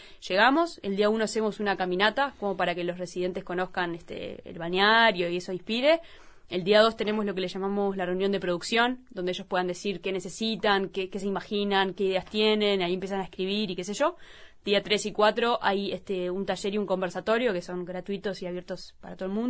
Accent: Uruguay; Incluso siendo uruguayos

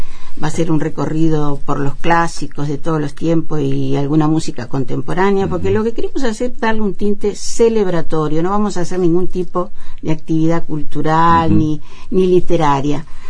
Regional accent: Nuevo Berlín, Río Negro, Uruguay; born there; es entrañable para mí Río Negro porque es donde yo nací. Fíjate que Nueva Berlín, Yun, para mí significan mucho. Lo que pasa es que luego, en los avatares de la vida activa, como siempre, terminamos todos en Montevideo.

